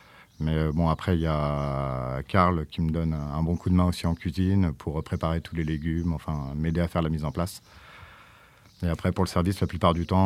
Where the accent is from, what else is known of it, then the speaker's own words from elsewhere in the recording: Brittany, France; chez moi en Bretagne.